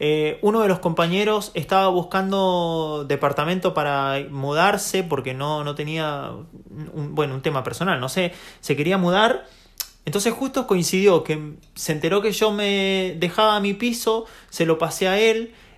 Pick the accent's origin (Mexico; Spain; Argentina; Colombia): Argentina; Mendoza; nos habíamos ido para mi pueblo, para Mendoza, para mi ciudad, digamos